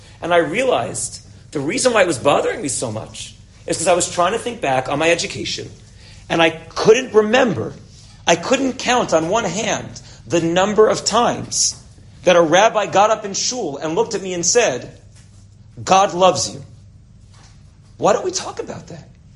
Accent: Manhattan, New York, United States; so I grew up in Manhattan.

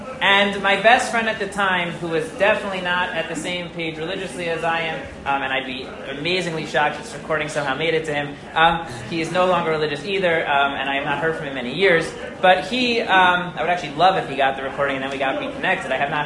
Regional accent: Riverdale, New York, United States; I grew up in Riverdale, but I went to DRS, not the story for now.

